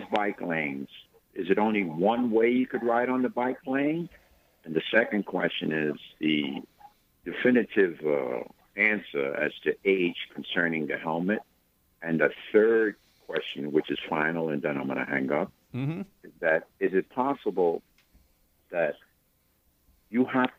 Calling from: Harlem, New York, United States; I'm from the village of Harlem.

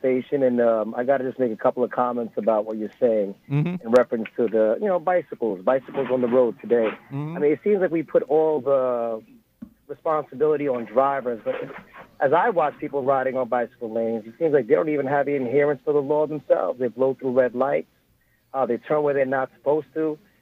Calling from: Brooklyn, New York, United States; I'm calling from Brooklyn, New York, actually.

